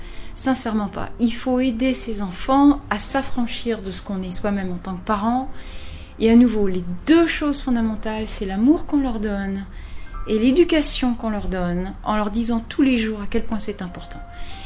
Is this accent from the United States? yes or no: no; France; j'ai 45 ans, je suis française d'origine